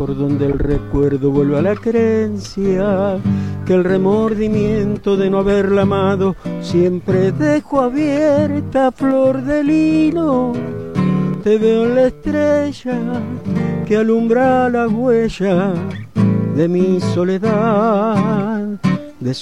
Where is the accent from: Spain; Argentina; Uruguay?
Argentina; Buenos Aires; born there; Yo soy porteño, nacido frente al puerto de Buenos Aires